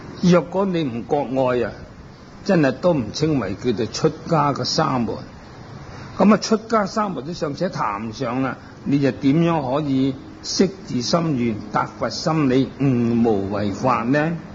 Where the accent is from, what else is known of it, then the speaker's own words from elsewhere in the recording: China; 因为呢啲在我哋中国人嚟讲咧，就系唔通嘅